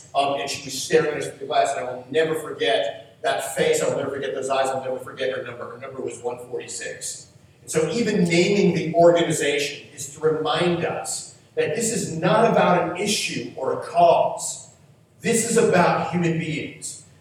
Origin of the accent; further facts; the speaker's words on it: New York, United States; and I'm from New York. I have no concept of like harvesting or like what any cool farm illustrations that I could come up with or anything.